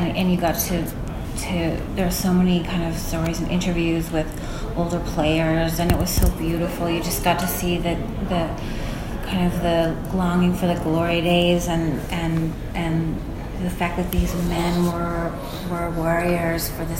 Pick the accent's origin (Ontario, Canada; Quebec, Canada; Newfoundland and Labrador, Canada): Newfoundland and Labrador, Canada; He's from Newfoundland, and I'm from Newfoundland